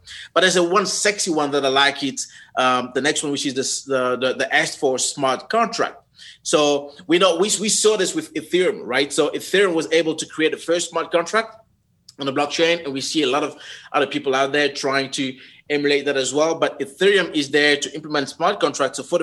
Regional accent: DR Congo; I'm originally from the Congo, right?

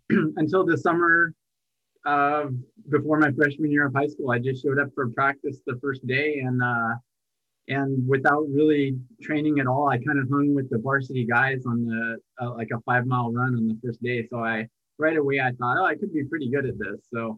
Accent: Boston, Massachusetts, United States; And I had considered Boston College because I'm originally from Boston.

